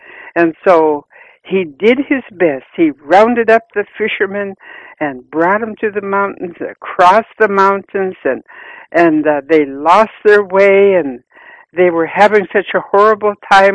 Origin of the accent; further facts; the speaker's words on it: Washington, United States; I come from the Lummi Nation.